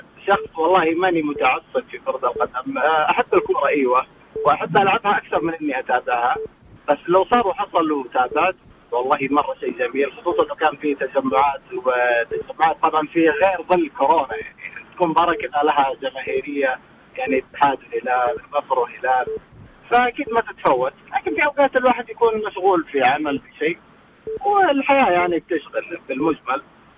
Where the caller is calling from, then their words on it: Jeddah, Makkah Province, Saudi Arabia